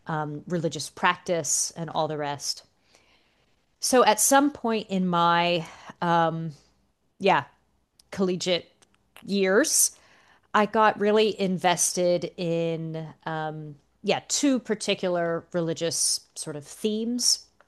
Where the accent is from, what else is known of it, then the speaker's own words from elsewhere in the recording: Texas, United States; Okay, so I grew up in Texas, south of Houston, so really on the Gulf Coast.